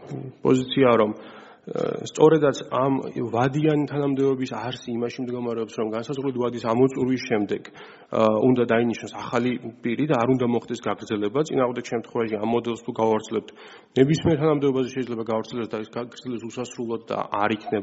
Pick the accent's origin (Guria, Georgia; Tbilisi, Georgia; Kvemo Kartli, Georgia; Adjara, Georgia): Tbilisi, Georgia; born there; დავიბადე 1999 წელს ქალაქ თბილისში 1 სექტემბერს